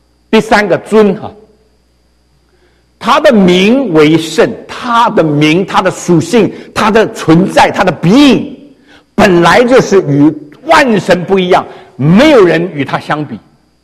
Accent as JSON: {"language": "Chinese", "country": "Taiwan", "said": "所以你看，我们这个台湾跟中国很多地方都不一样"}